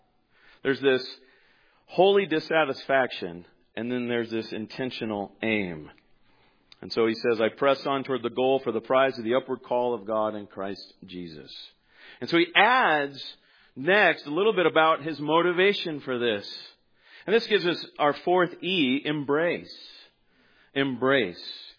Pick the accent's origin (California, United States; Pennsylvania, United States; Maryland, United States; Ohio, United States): California, United States; Listen, I grew up in Central California. You know what you do in Central California? You stay. Okay? You don't move from there.